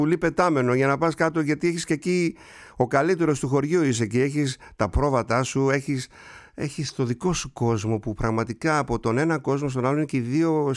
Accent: Kasos, South Aegean, Greece; στο νησί μου, στο αγαπημένο μας νησί την Κάσο

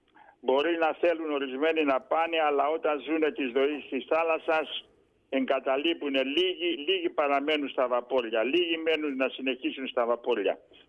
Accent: Mesochoria, South Aegean, Greece; Ναι, στα Μεσοχώρια μεγαλώσαμε, στα Μεσοχώρια.

